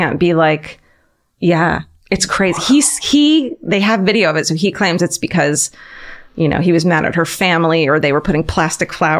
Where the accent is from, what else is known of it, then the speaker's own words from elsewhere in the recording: Orange County, California, United States; I'm from Orange County, which is suburbia